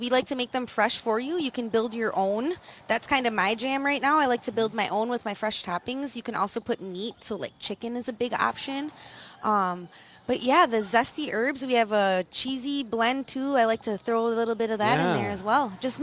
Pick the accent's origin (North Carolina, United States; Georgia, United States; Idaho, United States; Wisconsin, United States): Wisconsin, United States; Appleton; I'm from the Appleton area. I live right by the airport there.